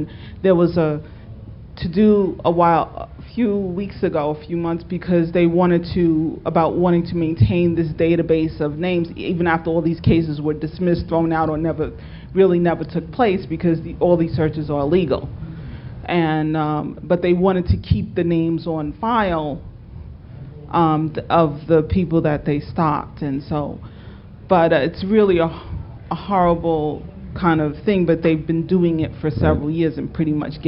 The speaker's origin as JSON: {"language": "English", "town": "New York City", "region": "New York", "country": "United States", "said": "because I'm from New York City"}